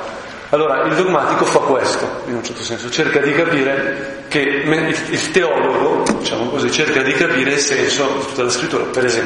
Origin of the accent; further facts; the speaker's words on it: Lombardy, Italy; sono brianzolo, no? Terra veramente rurale, eccetera, eccetera, di artigiani